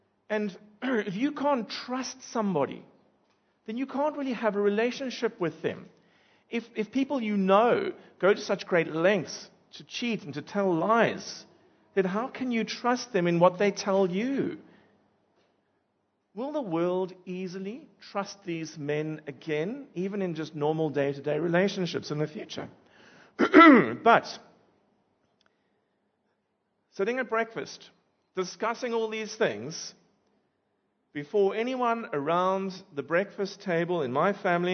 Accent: Cape Town, Western Cape, South Africa; accent: Cape Town; If you're a visitor among us and you're wondering about my accent, it actually comes from Cape Town.

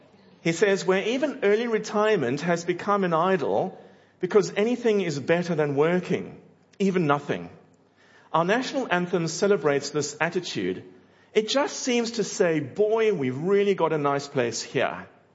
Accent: South Africa; because you might say … you're from South Africa, and how dare you say this about Aussies?

